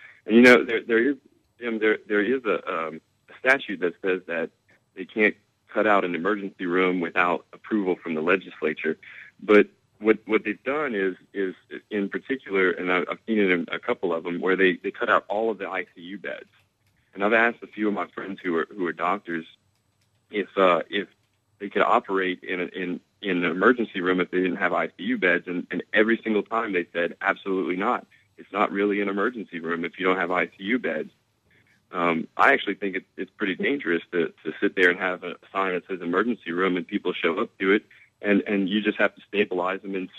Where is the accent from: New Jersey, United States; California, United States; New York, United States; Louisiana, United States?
Louisiana, United States; Opelousas; born there; now in Carencro, United States; I was born in Opelousas.